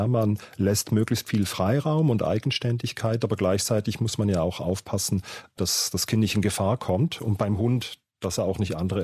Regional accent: Switzerland; accent: Swiss German; first language Swiss German; German is a second language; dass ich in der Schweiz unterrichte. Das heißt, meine Muttersprache ist Schweizerdeutsch.

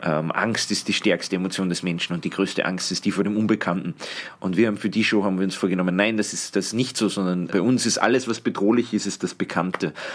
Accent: Austria; wie man als Österreicher, gern angenommen.

